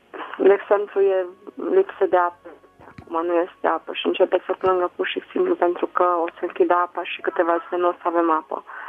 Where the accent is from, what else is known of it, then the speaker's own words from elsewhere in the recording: Transylvania, Romania; Nu, din păcate sunt din Ardeal.